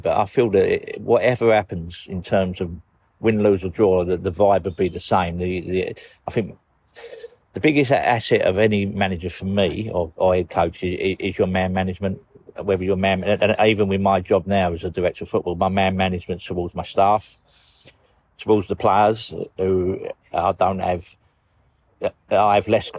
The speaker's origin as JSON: {"language": "English", "town": "Newham", "region": "London", "country": "United Kingdom", "tie": "born or raised there", "said": "I was brought up in West Ham in Newham."}